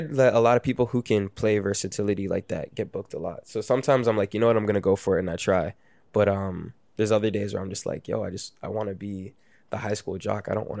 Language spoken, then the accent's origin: English; Brampton, Ontario, Canada; also born or lived in Toronto / Mississauga; I was born in Toronto, grew up in Brampton, and then I moved to Mississauga with my mom around like age 10. So I always kind of went between Brampton and Saga